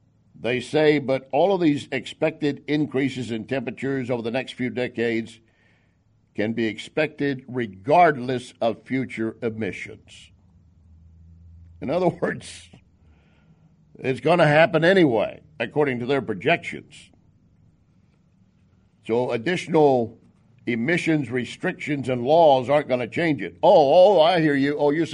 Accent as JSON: {"language": "English", "region": "Texas", "country": "United States", "tie": "born or raised there", "said": "I grew up in Texas where so deep south Texas that you ordered grits with Mexican food. That's deep south."}